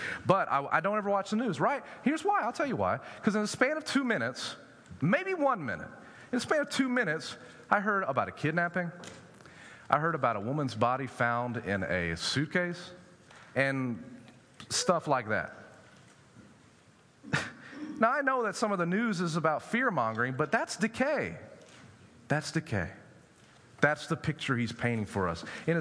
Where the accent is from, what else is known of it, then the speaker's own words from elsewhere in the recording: Mobile, Alabama, United States; Like, I'm from Mobile, Alabama. We ate grits all the time. Waffle House was the place.